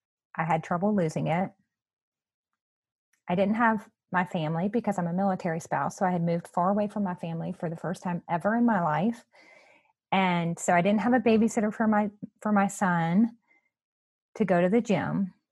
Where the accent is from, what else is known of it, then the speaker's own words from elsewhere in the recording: Louisiana, United States; I'm from Louisiana. And so that is a place where they're very Cajun.